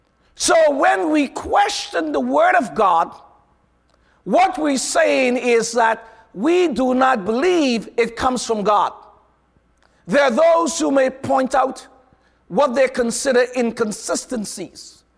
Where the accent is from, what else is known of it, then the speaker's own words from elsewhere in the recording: Guyana; I am from Guyana. Yes, I am, in South America.